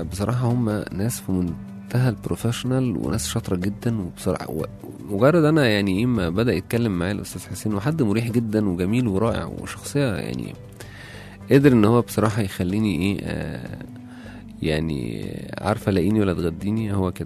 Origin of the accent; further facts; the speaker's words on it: Alexandria, Alexandria Governorate, Egypt; انا جاي من اسكندريه زاحفا